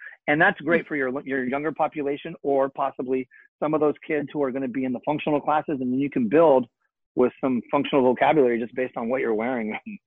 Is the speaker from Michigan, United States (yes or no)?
no; California, United States; accent: Southern California; I got the most Southern California accent ever.